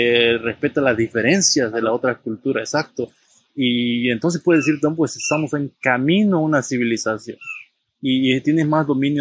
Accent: Mexico; como mexicano, yo, nacido acá, crecido acá

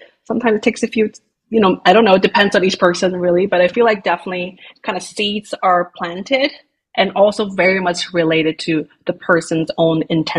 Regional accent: Hong Kong; city people like me, because I come from Hong Kong

